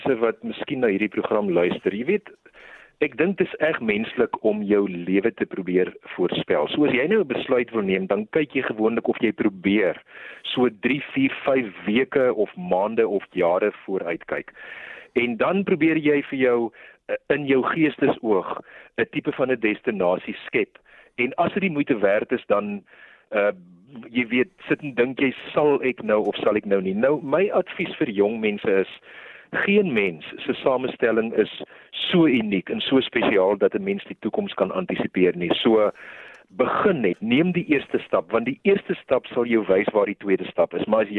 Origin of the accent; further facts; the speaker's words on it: Cape Town, Western Cape, South Africa; ek het hier in die Kaap groot geword. Ek is gebore in Kaapstad in 1962.